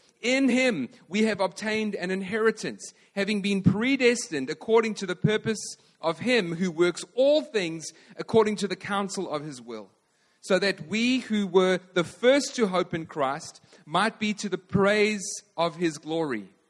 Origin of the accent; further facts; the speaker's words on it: Chicago, Illinois, United States; We're from Chicago. Even though we are in Vancouver, we're going to follow Chicago time.